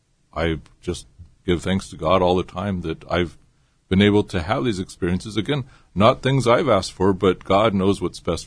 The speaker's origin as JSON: {"language": "English", "town": "Huntington Beach", "region": "California", "country": "United States", "tie": "born or raised there", "said": "I grew up in Huntington Beach, and at that time, I was pretty isolated."}